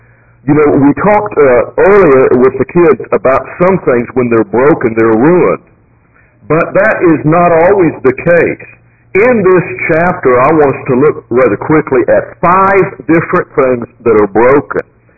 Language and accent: English; Kentucky, United States; We came from Kentucky, and their horses are very, very important.